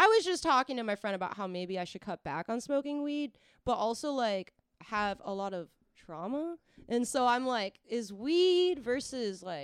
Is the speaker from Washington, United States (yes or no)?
yes; Seattle, Washington, United States; People kept getting mad at me because I kept rolling joints like anywhere because I'm from Seattle.